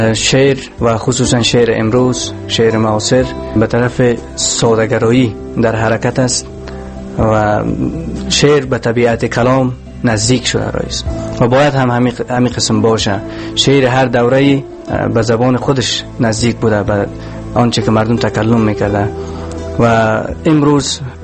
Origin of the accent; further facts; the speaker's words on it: Balkh, Afghanistan; born there; در ولایت بلخ به دنیا آمدم.